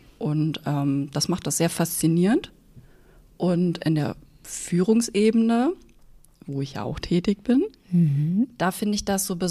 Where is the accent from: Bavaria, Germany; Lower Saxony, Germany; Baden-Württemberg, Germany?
Lower Saxony, Germany; bin 32 Jahre alt, also genau 31 Jahre jünger als Anne. Und ich bin in der Nähe von Göttingen aufgewachsen, zwischen Göttingen und Hannover ungefähr. Und habe auch da meine Ausbildung gemacht.